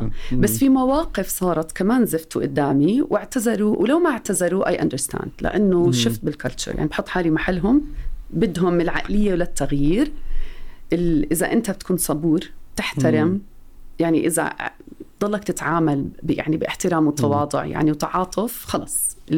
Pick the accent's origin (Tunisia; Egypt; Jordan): Jordan; أنا صح أردنية من الأردن ودارسة بس عمري ما اشتغلت